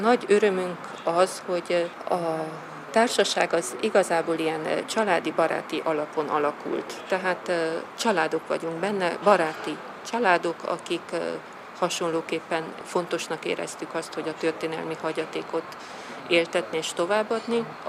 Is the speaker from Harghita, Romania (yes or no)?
no; Deva, Hunedoara County, Romania; dévai szülött vagyok, és gyermekkorom óta édesapám nagyon sokat mesélt a szülőföldemről